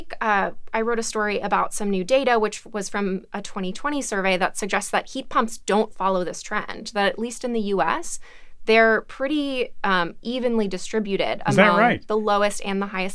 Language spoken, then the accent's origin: English; Alabama, United States; I'm from Alabama. 40% of homes in Alabama are heated with a heat